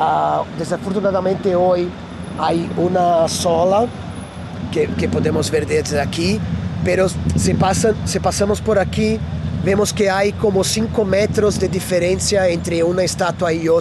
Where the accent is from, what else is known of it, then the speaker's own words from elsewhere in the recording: Brazil; incluso en Brasil, yo soy de Brasil